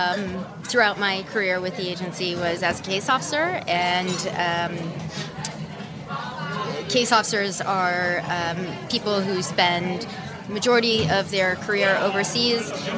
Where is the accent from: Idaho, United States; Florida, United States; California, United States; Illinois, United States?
Florida, United States; Miami; He said, "Where did you grow up?" I said, "I grew up in Miami."